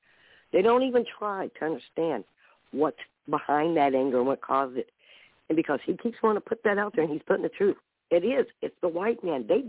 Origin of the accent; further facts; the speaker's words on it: Oklahoma, United States; like I said, I grew up in Oklahoma.